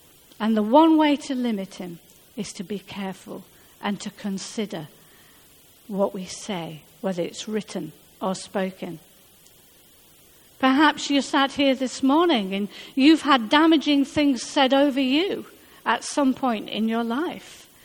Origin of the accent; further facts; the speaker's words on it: Barnsley, Yorkshire and the Humber, United Kingdom; accent: Northern Barnsley; now in London, United Kingdom; People still pull me about my Northern Barnsley accent. I have never tried to get rid of it. And even after 30 years in London, it is still there.